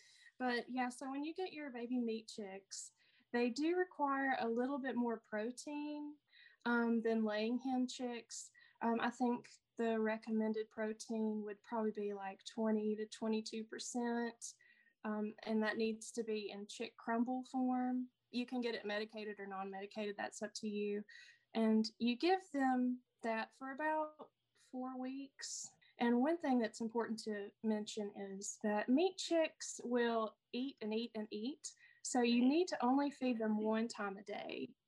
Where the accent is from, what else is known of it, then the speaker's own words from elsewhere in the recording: Southern United States, United States; accent: Southern; Well, I live in Alabama, as you can tell by my accent from the South.